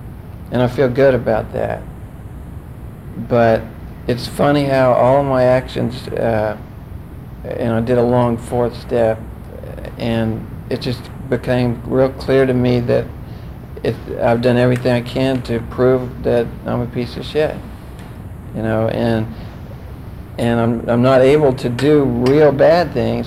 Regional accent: Oklahoma, United States; I was raised in Oklahoma, and Catholicism doesn't predominate, but another brand of Christianity does, and it was equally guilt and shame producing.

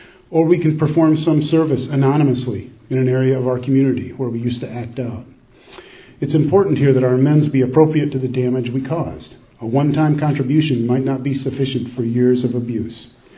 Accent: Asheville, North Carolina, United States; We're all from Asheville, North Carolina.

